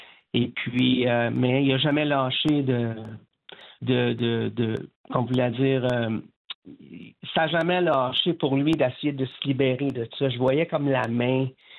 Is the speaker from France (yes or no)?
no; Casselman, Ontario, Canada; ben je suis venu au monde à Castleman. Pourquoi pas leur donner quelque chose? J'ai grandi à Castleman toute ma vie.